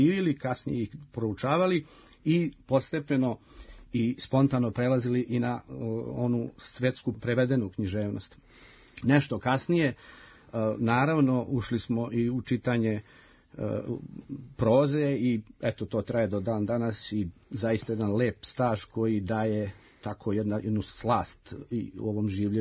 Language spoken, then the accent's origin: Serbian; Kraljevo, Šumadija and Western Serbia, Serbia; Ja sam odrastao u Kraljevu